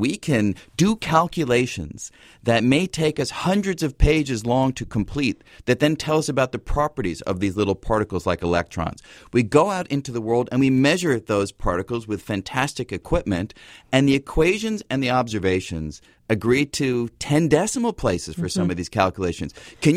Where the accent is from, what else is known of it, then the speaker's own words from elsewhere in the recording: Manhattan, New York, United States; Well, the only problem with that is I grew up in Manhattan, so when you looked at the night sky, maybe you saw one little dot.